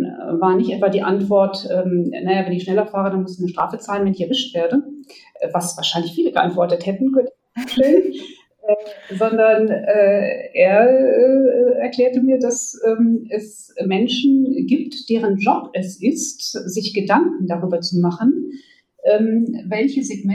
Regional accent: Germany; Und ich sagte also, ich komme aus Deutschland

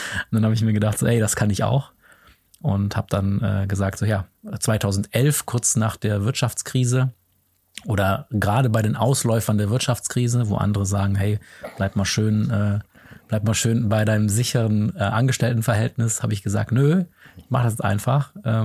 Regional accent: Remscheid, North Rhine-Westphalia, Germany; Also erstmal ein Praktikum bei einer Filmproduktion in meiner Heimatstadt in Remscheid.

